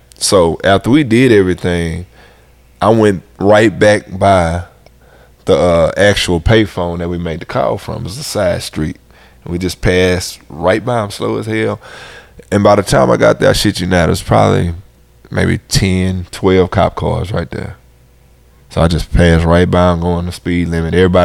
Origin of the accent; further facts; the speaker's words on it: Missouri City, Texas, United States; and I'm from Ridgegate. So we went back to the old part of Mo City